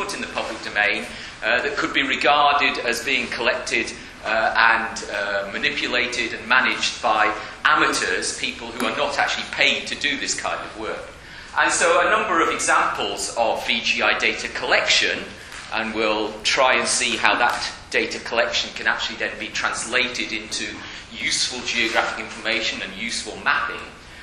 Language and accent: English; Glasgow, Scotland, United Kingdom; it's always nice to come back to Edinburgh, and I say that as a Glaswegian.